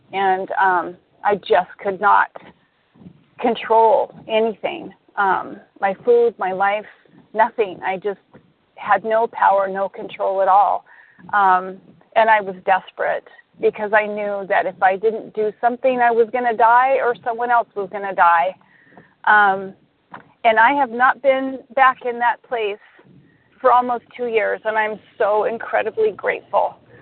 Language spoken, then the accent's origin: English; Duvall, Washington, United States; I'm from Duval, Washington, and very grateful to be listening to this meeting this morning.